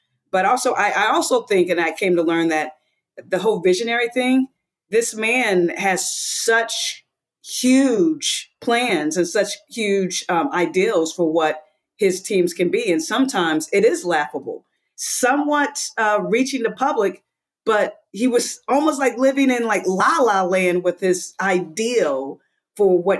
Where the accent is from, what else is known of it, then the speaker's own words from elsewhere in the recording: St. Louis, Missouri, United States; now in Washington, United States; I'm originally from St. Louis